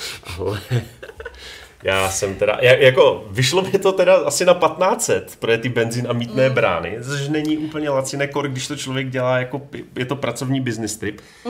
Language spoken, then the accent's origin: Czech; Moravian-Silesian Region, Czechia; ty ocelárny mám doma, mám za barákem Vítkovice